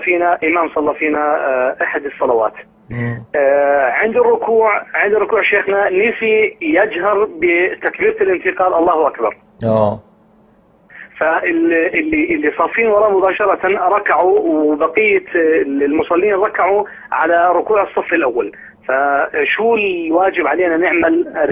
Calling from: Jordan; من الاردن.

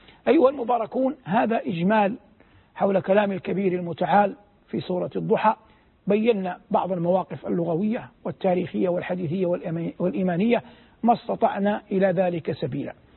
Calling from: Dubai, United Arab Emirates; يعني مثلا أنا الآن أكلمك من دبي

